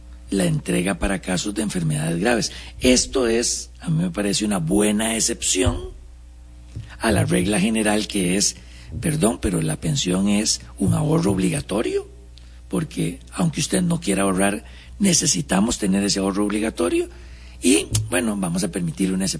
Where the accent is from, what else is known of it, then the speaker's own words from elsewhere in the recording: Costa Rica; si queremos o no, como costarricenses, retirar de ese fondo